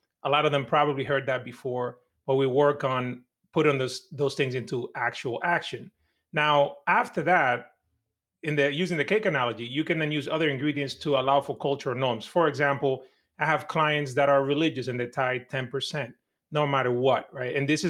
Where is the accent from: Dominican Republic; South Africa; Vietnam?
Dominican Republic; I grew up in Dominican Republic. We didn't really have a lot of means in terms of money, right?